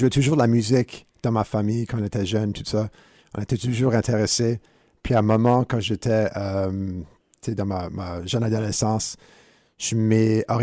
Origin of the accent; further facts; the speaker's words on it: Moncton, New Brunswick, Canada; born there; Mais moi, je suis né à Moncton, au Nouveau-Brunswick.